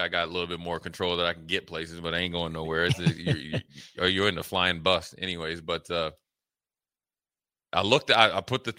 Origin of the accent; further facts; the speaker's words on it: Frederick, Maryland, United States; I'm from family from Frederick, D.C. area.